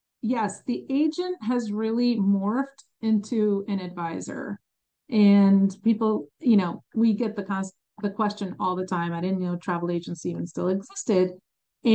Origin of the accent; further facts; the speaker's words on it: New Jersey, United States; also born or lived in Chicago; now in Mooresville, United States; I grew up in New Jersey. I was born in Chicago, but grew up in New Jersey, and was the youngest of 3 kids, and now am a business owner, running a travel agency out of Mooresville, North Carolina.